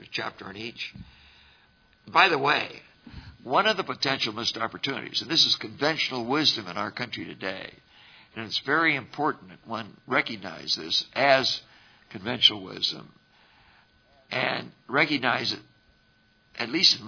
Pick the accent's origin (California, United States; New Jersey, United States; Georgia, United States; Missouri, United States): California, United States; San Francisco; born there; I was born in San Francisco. The city was San Francisco.